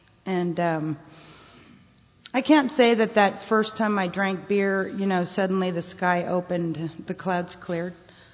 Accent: Dallas, Texas, United States; born there; I was born in Dallas. Shortly after I was born, my parents split up.

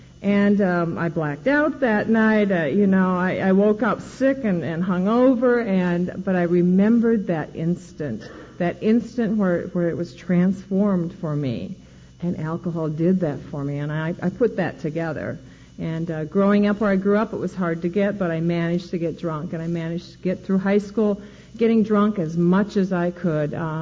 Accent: Iowa, United States; I grew up in Iowa, and that was my very first resentment in my life.

